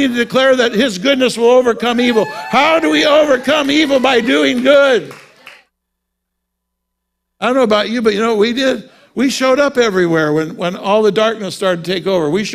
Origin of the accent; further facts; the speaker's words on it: Seattle, Washington, United States; since I'm from Seattle, I picture he probably got up to have his Starbucks.